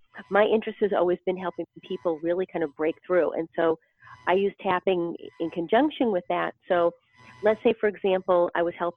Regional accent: Boston, Massachusetts, United States; growing up in Boston, living here in Boston, we have ice cream parlors on pretty much every street corner.

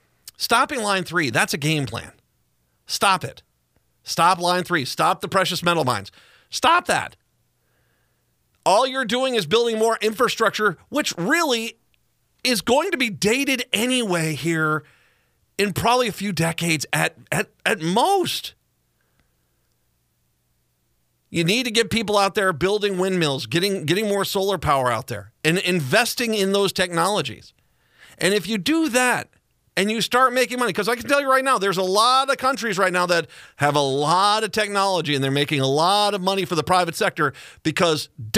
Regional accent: Minnesota, United States; I grew up in Minnesota. My dad, he said his two favorite colors are blue and green.

